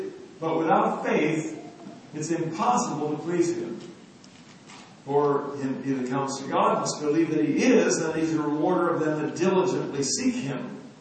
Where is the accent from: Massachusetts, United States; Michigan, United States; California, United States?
California, United States; moved away; also born or lived in Saskatchewan, Canada; she grew up in Saskatchewan, I grew up in California, and I stayed in Saskatchewan